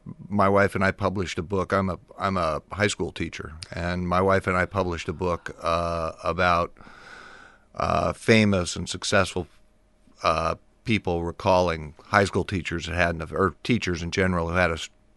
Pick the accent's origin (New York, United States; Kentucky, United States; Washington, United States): Washington, United States; Grand Coulee; now in Spokane, United States; But I'm from the Grand Coulee area, kind of rocky scabland, semi-desert country, a little like Eastern Oregon.